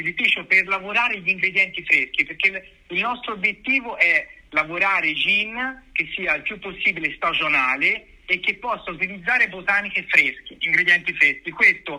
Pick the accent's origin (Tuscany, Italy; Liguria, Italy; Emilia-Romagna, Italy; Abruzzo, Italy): Tuscany, Italy; E poi perché siamo toscani